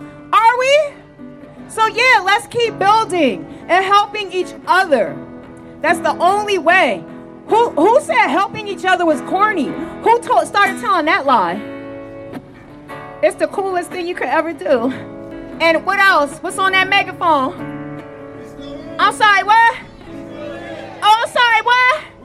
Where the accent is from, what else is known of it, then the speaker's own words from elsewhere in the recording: Philadelphia, Pennsylvania, United States; I'm from Philly. I'm from G-Town.